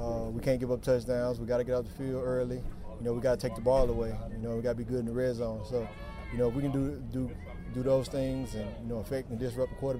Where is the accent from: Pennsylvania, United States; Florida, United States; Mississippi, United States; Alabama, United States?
Mississippi, United States; now in New Orleans, United States; I grew up in Mississippi, so I mean, I went far away